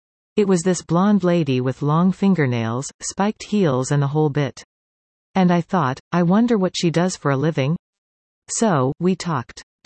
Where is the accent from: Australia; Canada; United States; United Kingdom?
Canada; Vancouver, British Columbia; now in Squamish, Canada; I had friends living in Squamish that I grew up with in Kitsilano, and they were aware of these two muggings.